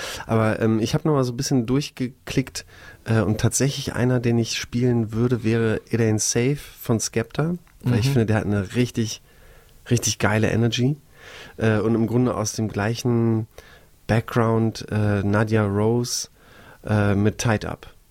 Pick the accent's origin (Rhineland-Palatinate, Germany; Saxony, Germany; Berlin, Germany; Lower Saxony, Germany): Berlin, Germany; warum ich so sehr into Hip-Hop-Kultur bin, als Berliner Bengel